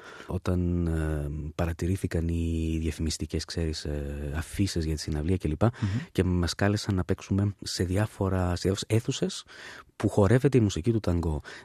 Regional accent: Greece; Εγώ είμαι Έλληνας.

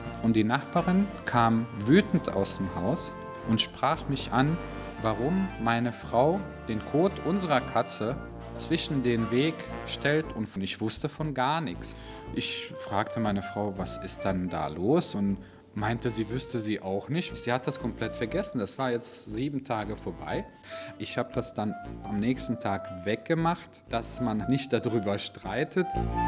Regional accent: Sarajevo, Federation of Bosnia and Herzegovina, Bosnia & Herzegovina; now in Wesseling, Germany; ich komme aus Bosnien, gebürtig aus Sarajevo und bin seit 1974 hier in Deutschland

